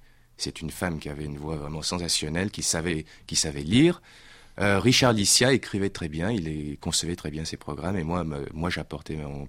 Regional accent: France; Je suis français, mais de souche camerounaise. Enfin, je suis moitié français, moitié camerounais.

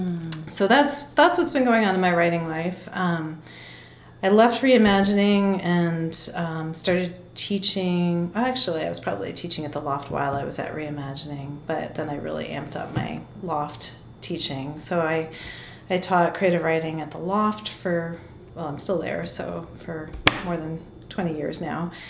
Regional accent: Brooklyn, New York, United States; born there; I was born in Brooklyn, New York in 1969.

